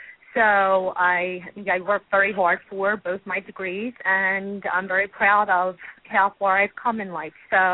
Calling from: Turnersville, New Jersey, United States; I'm from Turnersville, New Jersey.

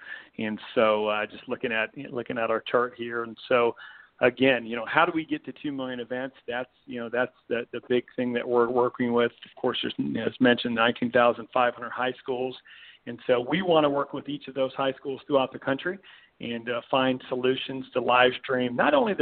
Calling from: Indianapolis, Indiana, United States; I am calling from Indianapolis.

